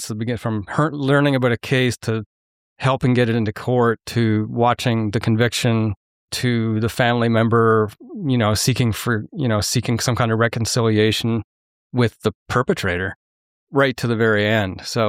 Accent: Arnprior, Ontario, Canada; going back to my hometown, going back to Armpryor, because it was one case that had always haunted everybody. And in fact, I knew a lot of people who, growing up, who had been on the search for Adrian McNaughton.

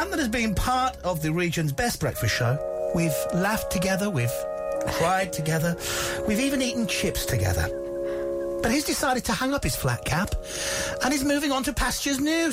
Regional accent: Yorkshire and the Humber, United Kingdom; me, I am from Yorkshire.

